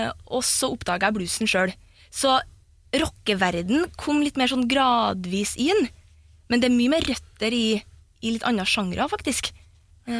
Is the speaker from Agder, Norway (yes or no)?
no; Flatanger, Trøndelag, Norway; Men ja, nei, jeg vet ikke, jeg er jo fra Flatanger, så det er liksom, det er noe helt annet